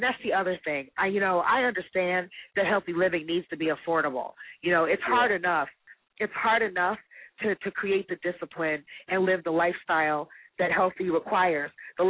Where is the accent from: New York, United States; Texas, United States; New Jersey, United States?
New Jersey, United States; You know, listen, I'm from Jersey. I'm from Jersey, but my blood thinned out a long time ago.